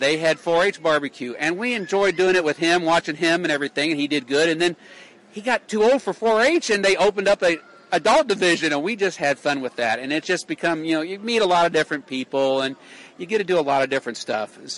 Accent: New Palestine, Indiana, United States; We're from New Palestine, Indiana.

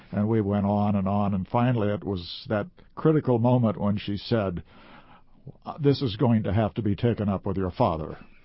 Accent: Indianapolis, Indiana, United States; you see, I grew up in Indianapolis

